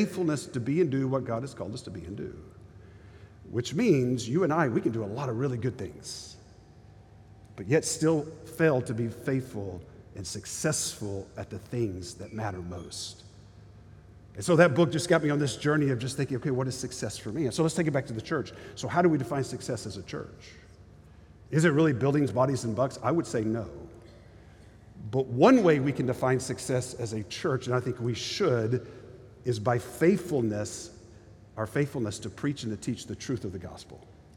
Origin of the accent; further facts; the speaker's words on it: Dallas, Texas, United States; I'm from Dallas, Texas, but the church I grew up